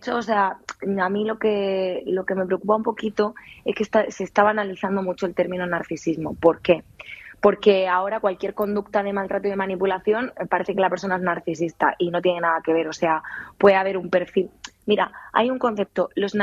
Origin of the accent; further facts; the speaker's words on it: Region of Murcia, Spain; Sí, por suerte entiendo el catalán. Soy de Murcia, no lo parlo, pero lo entiendo perfectamente.